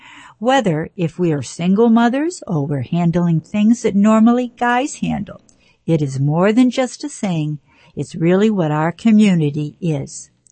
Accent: Brockton, Massachusetts, United States

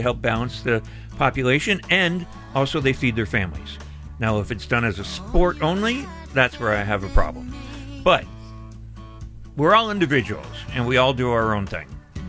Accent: United States

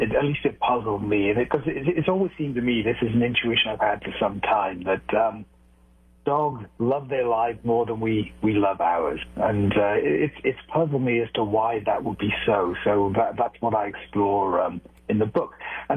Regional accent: Wales, United Kingdom; I'm from Wales in Britain originally.

